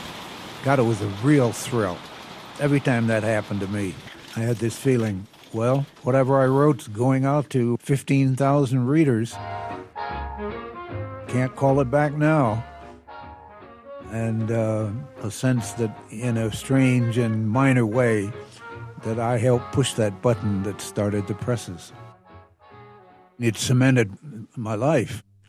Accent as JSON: {"language": "English", "town": "Pekin", "region": "Illinois", "country": "United States", "tie": "born or raised there", "said": "My first job, at the age of 15, I was sports editor of my hometown newspaper, the Pekin, Illinois Daily Times."}